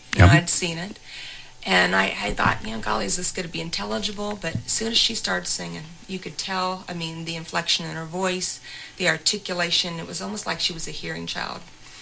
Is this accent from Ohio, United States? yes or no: yes; Ohio, United States; No, actually, I grew up in Paulding County, a little bit okay. North here. Spent the first 18 years of my life there, but I've been coming to Mercer County, Salina, since I was 13.